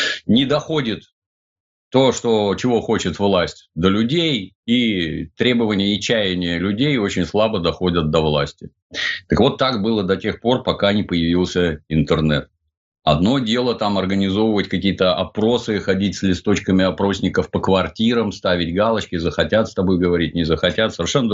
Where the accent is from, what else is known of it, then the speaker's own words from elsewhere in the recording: Saint Petersburg, Russia; Я из Советского Союза, я, например, помню советские дороги в городе Ленинграде. И вижу нынешние дороги в городе Санкт-Петербурге.